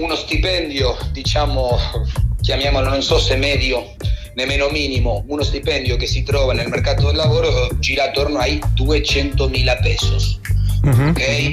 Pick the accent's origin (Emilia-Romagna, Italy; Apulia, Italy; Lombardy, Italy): Apulia, Italy; Bari; ma sono anche io, sono cresciuto a Bari